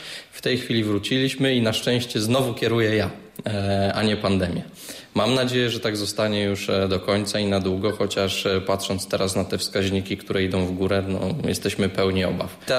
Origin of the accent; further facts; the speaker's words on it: Jelenia Góra, Lower Silesian Voivodeship, Poland; wychowałem się w teatrze w Jeleniej Górze